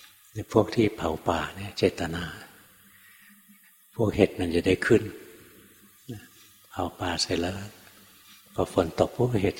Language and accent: Thai; Bangkok, Thailand; เมื่อก่อนหลวงพ่อก็อยู่กรุงเทพนะเกิดในกรุงเทพโตในกรุงเทพทำงานอยู่ในกรุงเทพ